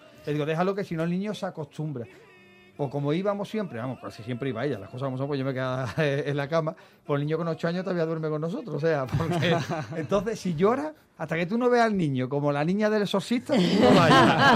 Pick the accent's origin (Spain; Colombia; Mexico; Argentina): Spain; Jerez, Andalusia; now in Madrid, Spain; Soy muy enamorado de Madrid. Amo mi tierra, Andalucía, Jerez.